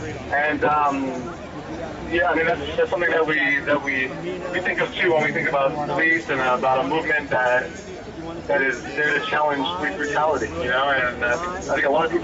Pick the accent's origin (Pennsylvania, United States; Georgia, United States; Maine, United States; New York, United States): New York, United States; Brooklyn; I have a sense of life experiences growing up in Brooklyn under Giuliani administration